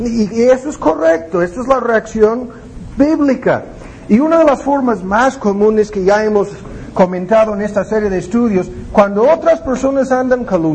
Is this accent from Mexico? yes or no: no; United States; Spanish is a second language; algo que a mí me molesta muchísimo como gringo